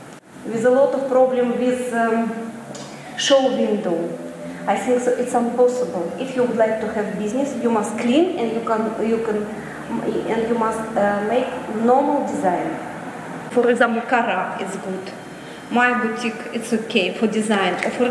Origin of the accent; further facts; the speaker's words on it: Russia; first language Russian; English is a second language; now in Vienna, Austria; Yeah, but I am from Russia. Yeah. My native language is Russian language, yeah.